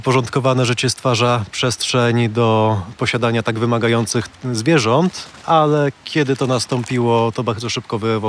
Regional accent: Malbork, Pomeranian Voivodeship, Poland; Potem wyrastając w cieniu Malborskiej Twierdzy, bo pochodzę z Malborka, zacząłem się mocno interesować historią.

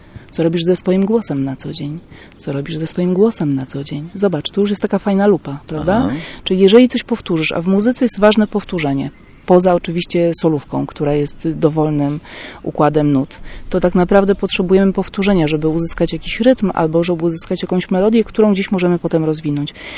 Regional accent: Gdynia, Pomeranian Voivodeship, Poland; now in Warsaw, Poland; Jestem gdynianką, jestem.

